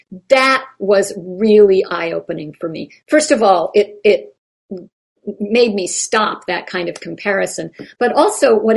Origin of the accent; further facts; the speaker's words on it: New England, United States; now in North Carolina, United States; and I moved here from New England to North Carolina